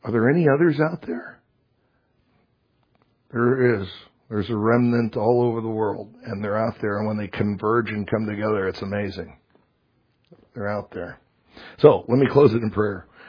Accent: Alaska, United States; And they go, are you from Hawaii? No, I'm from Alaska.

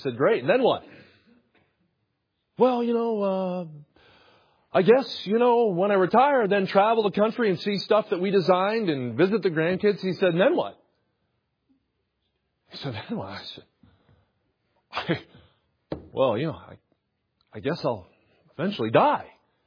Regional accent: New Jersey, United States; I grew up near Philly, South Jersey. So our brother from New Jersey, how you doing? And if Wawa means anything to you, you know where I grew up.

